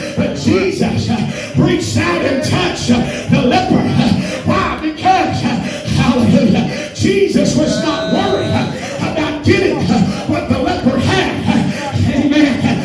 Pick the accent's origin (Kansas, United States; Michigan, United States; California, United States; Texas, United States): California, United States; Oildale; I grew up in Oildale. We didn't have bed frames. They were on those milk crates.